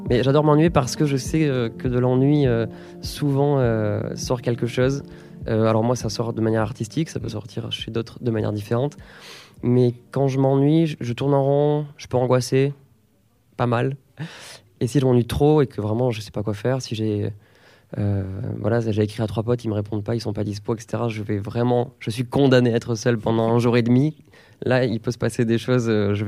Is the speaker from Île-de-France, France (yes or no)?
no; Tarbes, Occitanie, France; je suis né à Bagnères-de-Bigorre, faut pas les vexer, mais j'ai grandi à Tarbes.